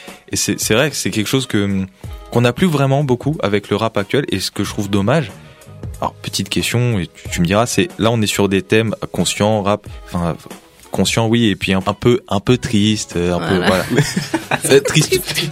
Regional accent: Senegal; je viens du Sénégal

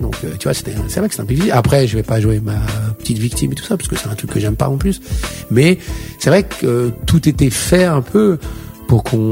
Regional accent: France; vrai que c'est là-bas que j'ai compris que j'étais d'abord français.

